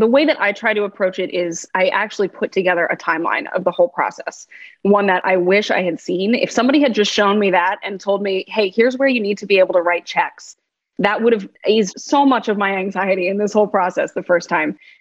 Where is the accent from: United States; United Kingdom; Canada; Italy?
United States; Pennsylvania; now in Boston, United States; Maybe he's not originally from here. I'm not either. I grew up in Pennsylvania